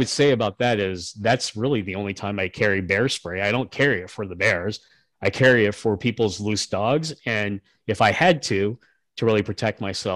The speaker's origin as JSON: {"language": "English", "region": "Kansas", "country": "United States", "said": "You know, I'm from Kansas. We don't lock up our dogs either"}